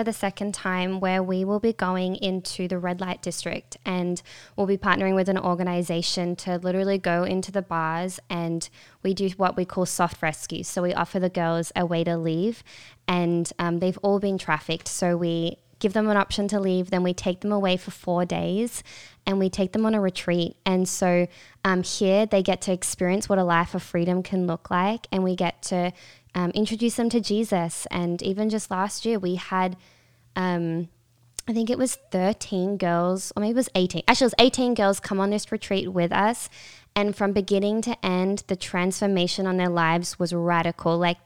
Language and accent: English; Melbourne, Victoria, Australia; moved away as an adult; now in Redding, United States; Okay, so I'm from Australia. If you haven't already heard from my accent, I'm from Melbourne, Australia. And so I moved here to Redding, California in 2021 during the pandemic